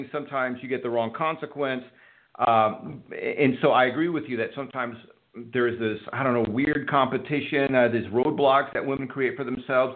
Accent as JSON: {"language": "English", "town": "Houston", "region": "Texas", "country": "United States", "tie": "born or raised there", "said": "even in Texas, now I grew up in Houston, Texas, but even in Texas, you just don't expect that."}